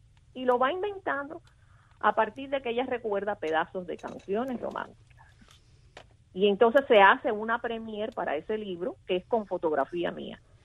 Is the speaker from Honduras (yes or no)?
no; Cuba; había muchas dificultades en mi tierra, que es Cuba, para conseguirse una camarita fotográfica